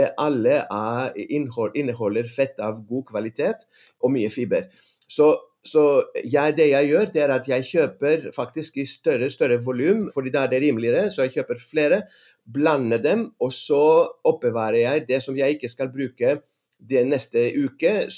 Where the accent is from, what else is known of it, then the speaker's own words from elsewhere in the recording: Athens, Attica, Greece; Norwegian is a second language; now in Norway; for meg så var det kom fra Aten, fra Hellas, Aten en stor by sånn sett, med en ganske så stor tilgang på forskjellige matvarer, og ikke minst egentlig grønnsaker, så var det et sjokk å komme til Norge